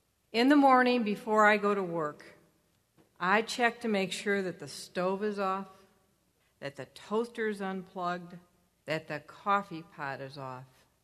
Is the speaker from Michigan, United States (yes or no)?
yes; Detroit, Michigan, United States; I want you all to know that I was born and raised here in Detroit. And being a Detroiter means that you're strong